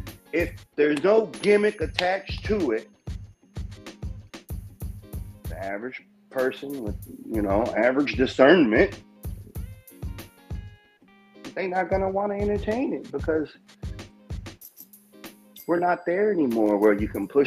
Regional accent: United States; I think cultural arrogance is an American thing. And I can say that because I am American.

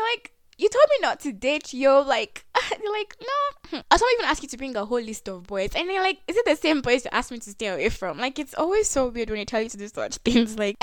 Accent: Nigeria; Okay guys, specifically Nigerian parents, because I am Nigerian and I hope you guys can relate to this.

